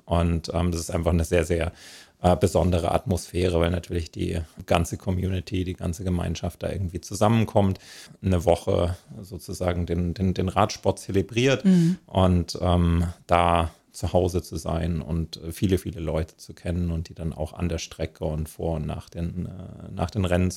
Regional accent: Spain; Ich komme aus Spanien

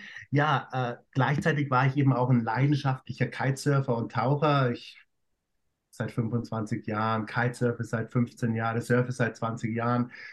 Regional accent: Bavaria, Germany; now in Hong Kong; also ich komme aus dem Münchner Umland, bin also ein richtiges Landei und wie ich eigentlich so nach Asien kam, weil das Ganze beginnt dann eben vor 14 Jahren, ich lebe seit 14 Jahren in Hongkong

